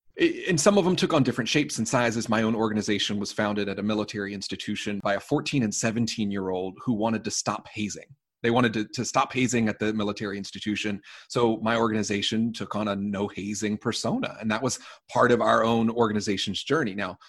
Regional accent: Cape Cod, Massachusetts, United States; I'm from Cape Cod.

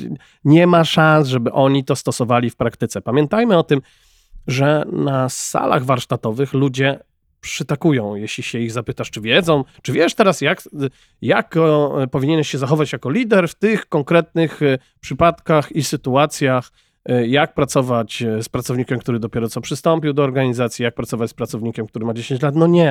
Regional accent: Jelenia Góra, Lower Silesian Voivodeship, Poland; pochodzę z Jeleniej Góry, tak, jak Szymon Jason z Hejterów

